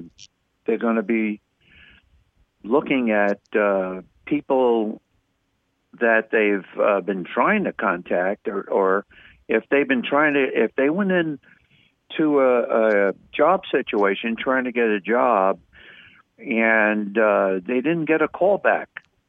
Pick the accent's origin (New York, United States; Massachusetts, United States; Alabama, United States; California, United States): New York, United States; Amityville; I've been missing that for so many years since I was brought up in Amityville, Long Island, on the bay